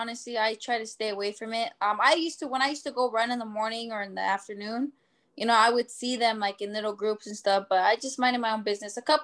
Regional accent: California, United States; So with me, like, I grew up in the San Fernando Valley. It's small and big at the same time. Everyone knows everyone.

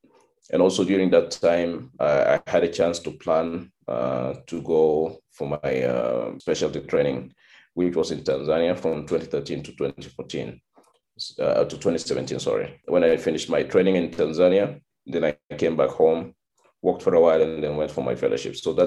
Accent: Khartoum, Sudan; also born or lived in Juba, South Sudan; Then we had to move to the northern part of the country, to Khartoum. That's basically where I grew up.

